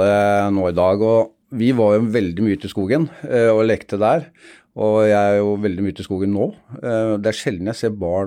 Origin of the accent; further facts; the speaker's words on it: Vestby, Akershus, Norway; Vi var født og oppvokst ute i Vestby, rett utenfor Oslo.